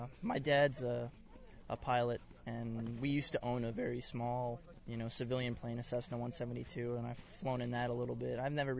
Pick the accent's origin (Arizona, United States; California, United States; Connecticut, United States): Connecticut, United States; I'm from Connecticut, and, you know, I mean, it's the north, but, I mean, it still gets dark at night there